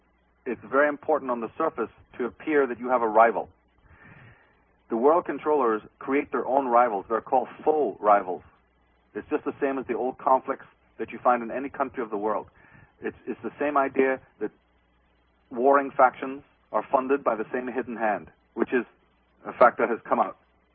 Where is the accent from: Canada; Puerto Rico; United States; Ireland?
Ireland; because I'm Irish and I'm fully aware, unlike most Irish people, of who has desecrated that country in ages past.